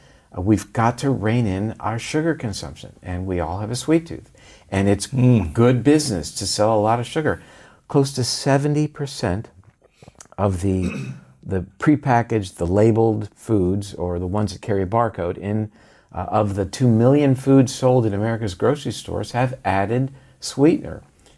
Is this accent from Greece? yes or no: no; Florida, United States; We did drink a lot of orange juice growing up in Florida.